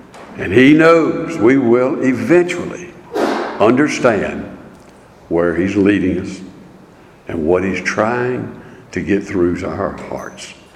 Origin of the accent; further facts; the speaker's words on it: Staunton, Virginia, United States; I grew up in Stanton. Lived there all of my life, born there.